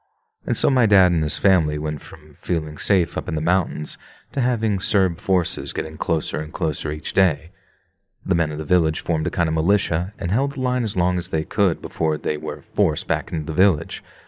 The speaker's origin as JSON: {"language": "English", "town": "St. Louis", "region": "Missouri", "country": "United States", "said": "I'm from St. Louis, Missouri, and I'm a second-generation Bosnian American."}